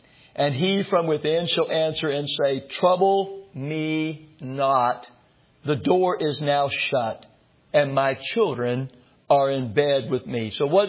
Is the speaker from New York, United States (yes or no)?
no; Illinois, United States; But I grew up with it in Illinois.